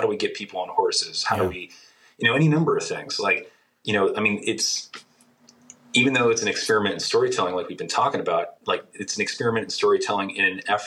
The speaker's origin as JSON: {"language": "English", "country": "New Zealand", "said": "I'm from New Zealand, but I really believe in this."}